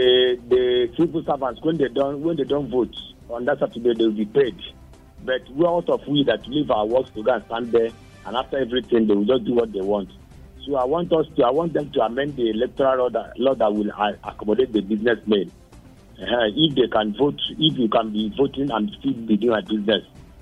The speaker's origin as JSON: {"language": "English", "town": "Saminaka", "region": "Kaduna State", "country": "Nigeria", "said": "from Saminaka."}